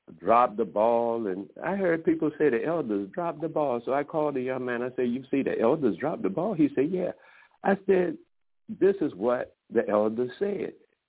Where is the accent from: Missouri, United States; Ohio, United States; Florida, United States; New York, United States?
Florida, United States; My teachers used to teach me when I was in school, you know, I grew up in Florida.